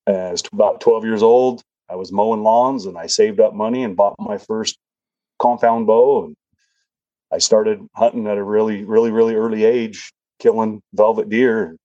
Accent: Nevada, United States; So I was born and raised in Nevada. Just hunted there all my life.

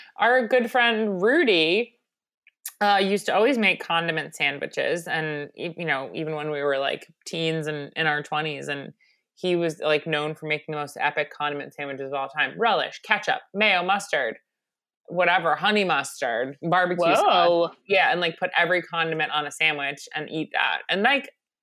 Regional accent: Long Island, New York, United States; Deli culture was huge growing up in Long Island

